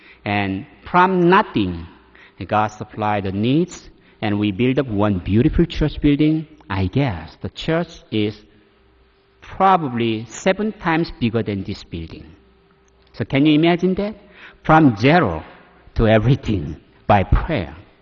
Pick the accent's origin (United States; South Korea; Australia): South Korea; born there; English is a second language; as you know, I was born in Korea. The English is not my native language. This is not my primary language.